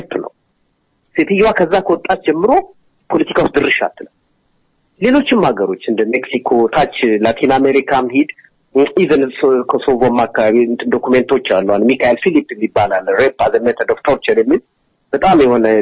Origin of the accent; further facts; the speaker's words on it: Addis Ababa, Ethiopia; የትግራይ ልጅ ነን ትግራይን የሚለው ነገር ያላደኩበትም አዲስ አበባ ተወልጄ ነው ያደኩት